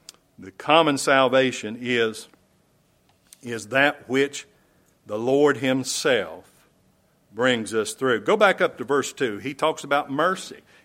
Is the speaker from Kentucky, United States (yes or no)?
yes; Kentucky, United States; also born or lived in Huntington, United States; You know I was born in West Virginia, even though I'm from Kentucky. We lived in Kentucky, but I was born in West Virginia.